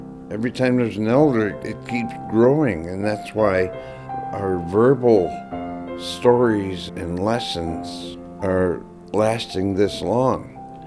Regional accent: Nome, Alaska, United States; born there; I was born in Nome in 1942, April 5th, 1942, at the old hospital on 2nd Avenue.

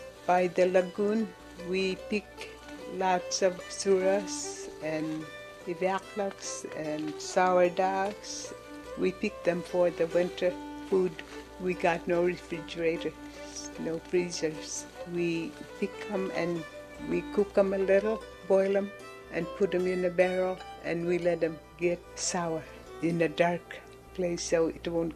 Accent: Wales, Alaska, United States; I was raised in Wales. Old village, there's a dome, and there used to be old Khajgi.

